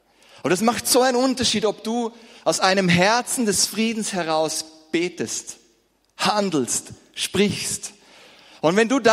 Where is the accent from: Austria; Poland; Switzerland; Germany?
Austria; haben wir es eigentlich ein sehr friedliches Leben als Österreicher, oder?